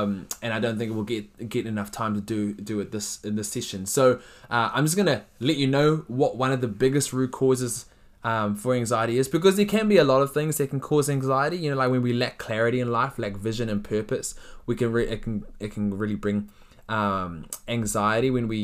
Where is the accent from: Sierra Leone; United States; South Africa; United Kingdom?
South Africa; I'm from South Africa, and in South Africa, there is a lot of, there's a lot of hijacking of cars at traffic lights